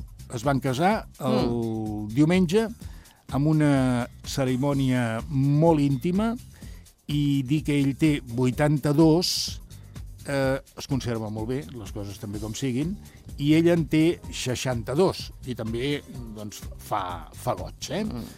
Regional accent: Barcelona, Catalonia, Spain; also born or lived in Cornellà de Llobregat; vaig néixer a Cornellà, però tota la vida la vaig passar a Barcelona.

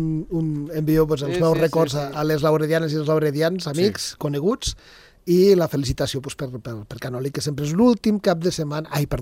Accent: Encamp, Andorra; ja avui com que estem en camp i és el meu poble

